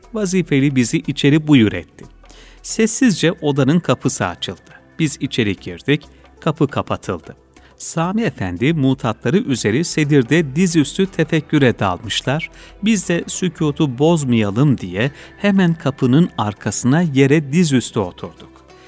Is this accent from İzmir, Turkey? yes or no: no; Gürün, Sivas, Turkey; born there; Sivas Gürün'de dünyaya geldim.